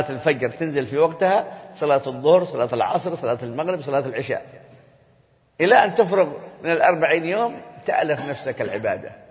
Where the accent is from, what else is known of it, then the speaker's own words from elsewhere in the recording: Hadhramaut, Yemen; عندنا في حضرموت كانوا يذهبون إلى هود